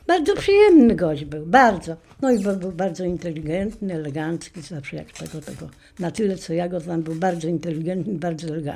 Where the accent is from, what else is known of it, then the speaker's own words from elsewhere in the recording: Kcynia, Kuyavian-Pomeranian Voivodeship, Poland; Urodziłam się w Kcyni, mieszkałam w Kcyni i tu mieszkałam w tym domu, bo to jest po moich rodzicach.